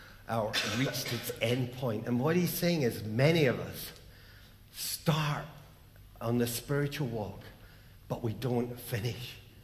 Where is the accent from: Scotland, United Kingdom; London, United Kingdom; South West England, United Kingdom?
Scotland, United Kingdom; Possibly because we're Scottish, if I asked you to list your weaknesses, you would do it really well.